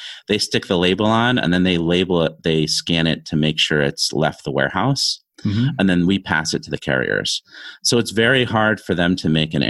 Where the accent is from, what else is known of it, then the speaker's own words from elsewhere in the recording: Connecticut, United States; It was great. I mean, we live really close to New York, so we were always like very connected to that New York City scene